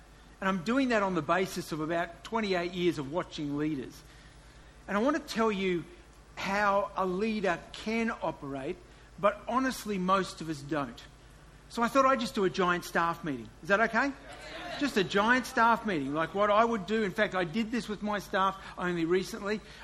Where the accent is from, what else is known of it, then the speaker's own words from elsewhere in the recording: Ipswich, East of England, United Kingdom; I'm just saying it because I'm from Ipswich.